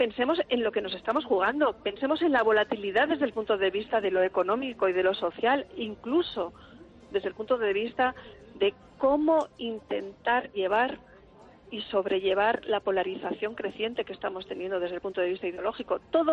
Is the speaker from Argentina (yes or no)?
no; Spain